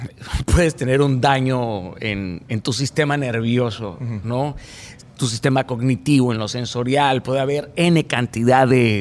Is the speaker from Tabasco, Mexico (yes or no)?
no; Mazatlán, Sinaloa, Mexico; Yo crecí en Mazatlán, Sinaloa, querido. Es un puerto que fue golpeado por la violencia